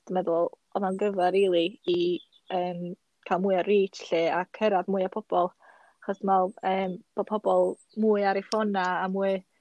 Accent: Wales, United Kingdom; a dwi'n 21 mlwydd oed, a dwi'n dod o Lochmaen nes fôn

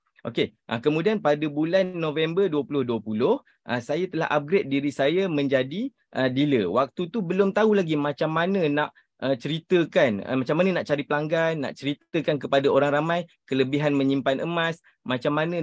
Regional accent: Jengka, Pahang, Malaysia; now in Kuantan, Malaysia; saya berasal dari Jengke, Pahang dan kini menetap di Kuantan.

